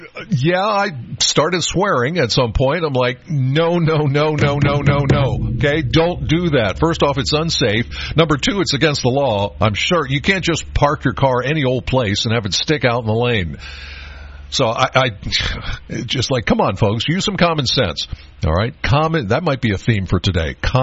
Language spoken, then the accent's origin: English; Penns Valley, Pennsylvania, United States; I'm from Penns Valley, so when I come to the studio in State College, I come through Center Hall.